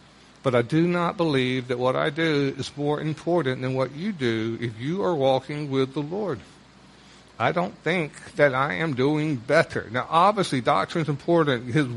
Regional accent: the South, United States; I'll use in reference since I grew up in the South.

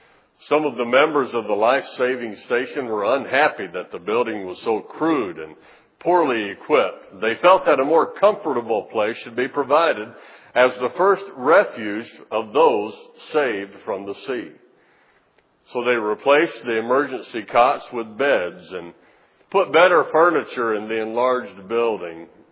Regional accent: Arkansas, United States; And there's some of the churches that I grew up near I grew up down in Arkansas that really are no more than just a Christian social club.

